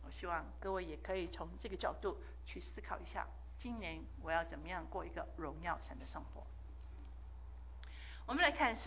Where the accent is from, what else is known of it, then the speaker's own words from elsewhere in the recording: Guangdong, China; 我是广东人，很多时候呢，我就发觉一件事情